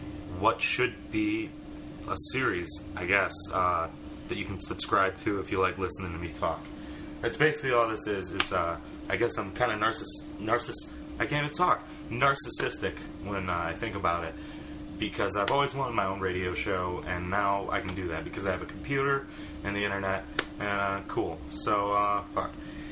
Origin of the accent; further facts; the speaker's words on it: Ypsilanti, Michigan, United States; I was born and raised in Ypsilanti, Michigan. That's where I live right now. I love it. It's a great little place.